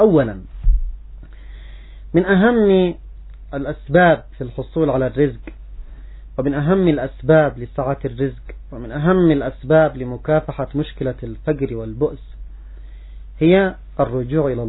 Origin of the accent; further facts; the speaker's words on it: Yemen; عندنا في اليمن كذلك تتسع بلدنا، يتسع لأعداد هائلة جدا